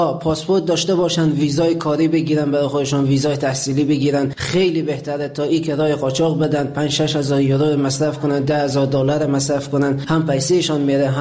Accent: Afghanistan; moved away as an adult; حدود 3.5-4 سال میشه از افغانستان آمدم بیرون.

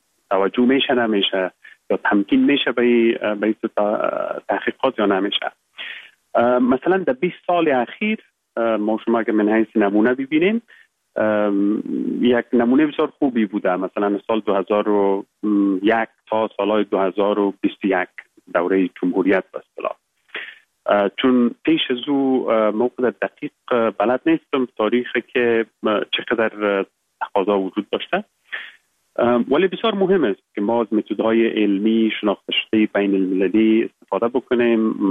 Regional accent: Baghlan, Afghanistan; born there; moved away as an adult; also born or lived in Kabul / England; ما در ولایت بغلان متولد شدیم، یکی از ولسوالی های خوست و فرنگ نام دارد. صنف 7 مکتب یا صنف 8 مکتب و بعد در لیسه استقلال کابل درس خواندیم. زمینه تحصیل مساعد شد که بعد از صنف 12 بیایم به انگلستان،

